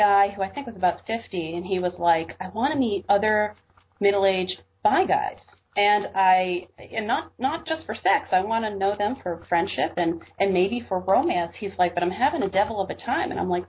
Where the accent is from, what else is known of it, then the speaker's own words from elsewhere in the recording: Truth or Consequences, New Mexico, United States; So I don't know where I was born, but that's where I was found. I grew up in Truth or Consequences, New Mexico. I grew up with my parents and my grandmother, who I loved very much.